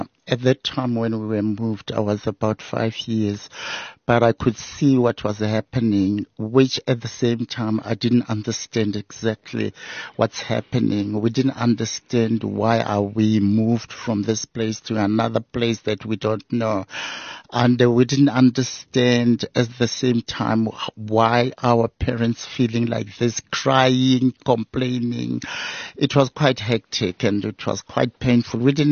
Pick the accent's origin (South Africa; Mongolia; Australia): South Africa; Pretoria, Gauteng; I'm from Pretoria. Mamelodi, but I was born in Rittendale in Pretoria in one of the suburbs, and during the times of the forced removals, we moved from that place, Rittendale, to Mamelodi in the township